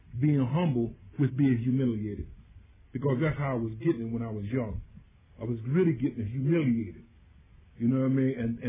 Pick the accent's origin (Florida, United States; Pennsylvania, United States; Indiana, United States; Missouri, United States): Pennsylvania, United States; Philadelphia; now in Pittsburgh, United States; I'm a transplant from Philadelphia, so I had not been long in Pittsburgh.